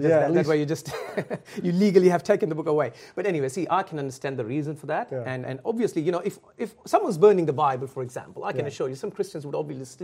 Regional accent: Australia; I'm coming from Australia. We are too emotional, I tell you what.

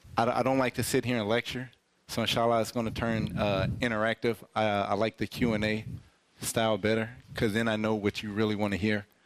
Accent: Pomona, California, United States; I'm not overly familiar with this area. I grew up in Pomona, California.

